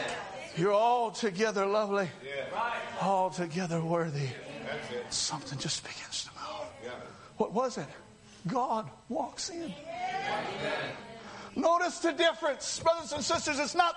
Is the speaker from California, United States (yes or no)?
no; Amarillo, Texas, United States; I'm a man from Amarillo, Texas.